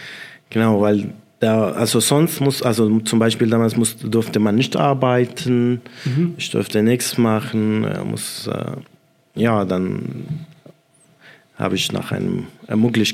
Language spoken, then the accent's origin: German; Syria; German is a second language; now in Germany; ja, ich komme aus Syrien. Und das war, also ich glaube, da war ich nicht lange hier in Deutschland, so 2 Monate oder so.